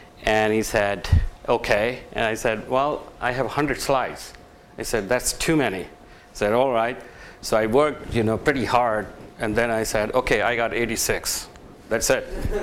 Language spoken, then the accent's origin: English; India; when I was growing up in India and I came to the high school